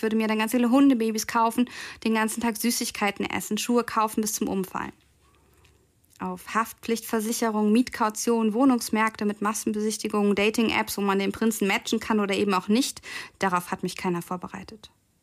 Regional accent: Bonn, North Rhine-Westphalia, Germany; in meiner Heimatgemeinde in der Trinitatskirche in Endenich.

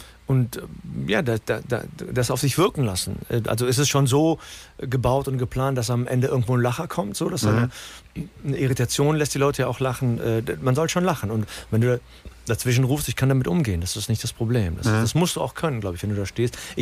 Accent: Cologne, North Rhine-Westphalia, Germany; ich bin in Nippes aufgewachsen

